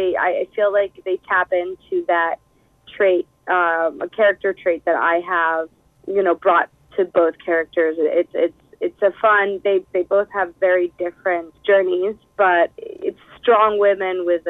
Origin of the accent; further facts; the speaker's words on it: United States; And because I'm American, it was an option for me.